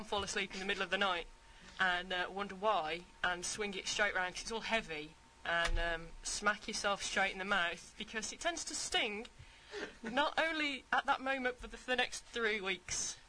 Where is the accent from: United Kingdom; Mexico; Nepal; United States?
United Kingdom; Birmingham, West Midlands; Brummie. Like what I am.